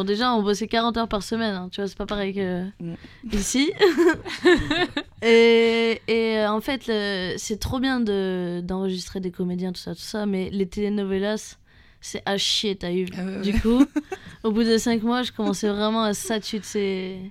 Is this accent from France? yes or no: yes; Toulouse, Occitanie, France; Ouais, je suis toulousaine.